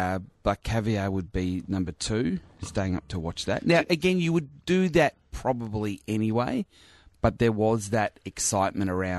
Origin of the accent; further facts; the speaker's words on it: Australia; as an Australian